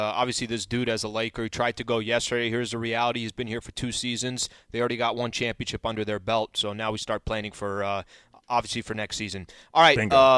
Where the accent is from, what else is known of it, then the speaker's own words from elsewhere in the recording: San Diego, California, United States; I'm from San Diego. They've literally, when I say they've never won a championship, they've literally never won a professional championship.